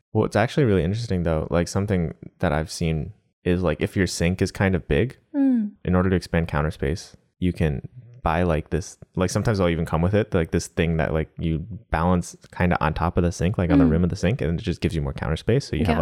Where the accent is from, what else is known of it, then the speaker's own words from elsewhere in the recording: United States; I'm an American. I don't have a Japanese part of my brain, like upbringing, to have a good reference sometimes.